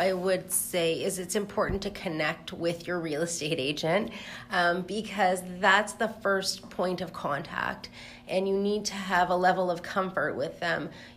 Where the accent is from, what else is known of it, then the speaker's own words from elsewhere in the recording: Toronto, Ontario, Canada; also born or lived in Frankfurt, Germany; I grew up in Toronto. I actually started out in criminal law. I moved to Frankfurt, Germany. I practiced at a very big firm there for a while. I came back here.